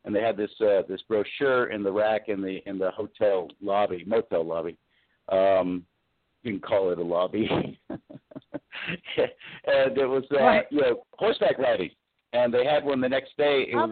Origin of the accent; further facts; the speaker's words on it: Bakersfield, California, United States; because I grew up down in Bakersfield working on ranches in the summer and on weekends when I was even going to school.